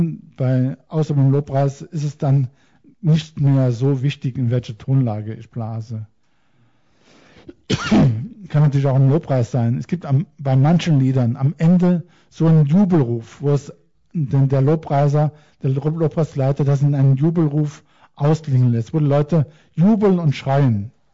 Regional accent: Austria; Ich komme aus Österreich, da war ich auf einige Berge, habe von oben geblasen.

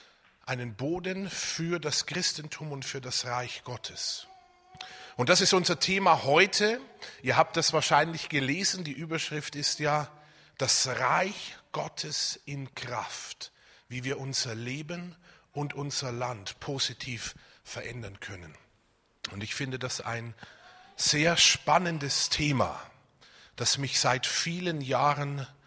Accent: Bavaria, Germany; Ich bin aus dem Bayerischen Wald gekommen.

